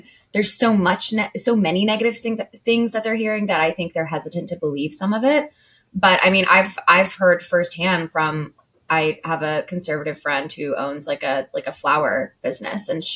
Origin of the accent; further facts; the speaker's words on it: Kennesaw, Georgia, United States; It's the law in Kennesaw because it's the law to own a gun in my hometown.